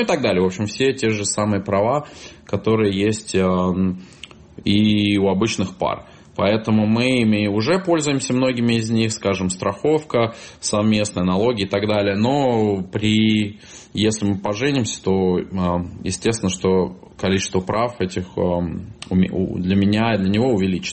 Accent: Moscow, Russia; moved away as an adult; now in New York, United States; Мне 39 лет. Я родом из Москвы, родился и вырос в Москве и 8 лет назад переехал в Нью-Йорк. С удовольствием здесь живу

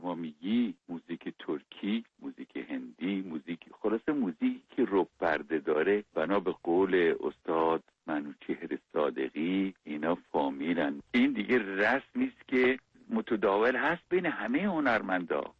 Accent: Khuzestan, Iran; حالا من با اینا فرقم اینه که اهل خوزستانم

